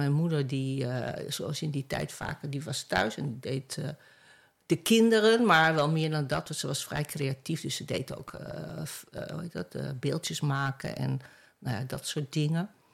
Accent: Amsterdam, North Holland, Netherlands; Ik ben geboren in Amsterdam. Amsterdam vlakbij het Surinameplein. In de Hoes-Duinstraat. En daarna zijn we verhuisd naar de Pieter Lasmakade, Oud-Zuid. In de buurt van Haarlemmermeerstation.

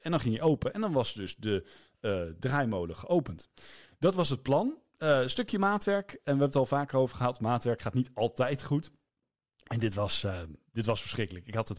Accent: Wageningen, Gelderland, Netherlands; Ik kom uit Wageningen.

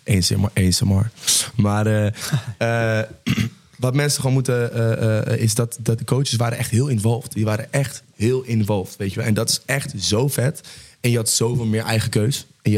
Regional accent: Netherlands; En ik ben gewoon een Nederlander.

